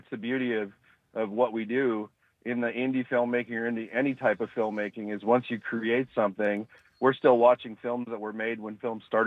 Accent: Oshkosh, Wisconsin, United States; Nope, I grew up in Oshkosh, so okay. I guess we kind of call ourselves Northeast Wisconsin.

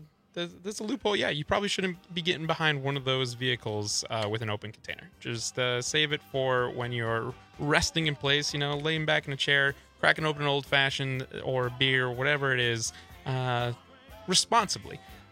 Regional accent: Milwaukee, Wisconsin, United States; I'm from Milwaukee. Are you kidding me?

